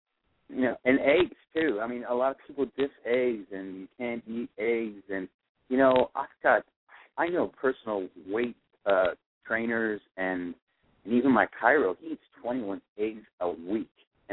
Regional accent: Florida, United States; I found a Florida avocado, which I'm from Florida originally.

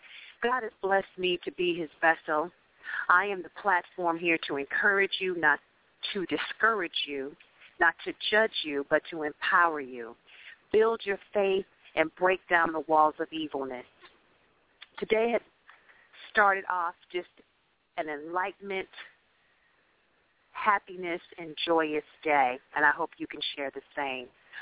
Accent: Akron, Ohio, United States; born and raised in Akron, Ohio. Many of you have heard that small town before.

